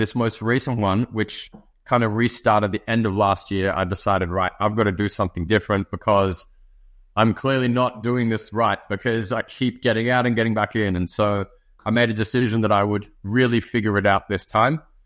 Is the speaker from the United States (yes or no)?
no; Sydney, New South Wales, Australia; I'm from Sydney, Australia. I'm the lad down under. I'm 29 years old